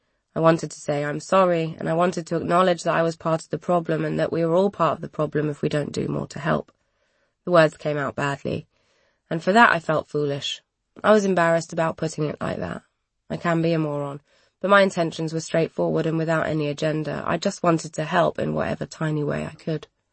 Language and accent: English; London, United Kingdom; And, as a Londoner, I experience them every single day. I've had the privilege of growing up around people from all over the world.